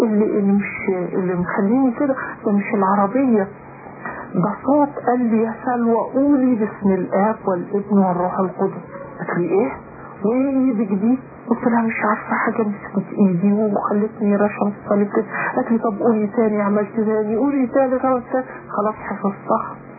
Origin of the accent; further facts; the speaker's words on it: Egypt; moved away as an adult; now in Netherlands; أول ما وصلت هولندا وقعدت أنا هربت من مصر.